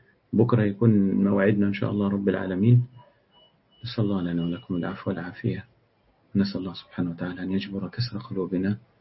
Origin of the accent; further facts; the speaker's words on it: Egypt; فالمعنى العرفي الكلمة يخليك مثلا عندنا في مصر، تمام، هي يعني ربنا يبقيك مش ربنا يخدك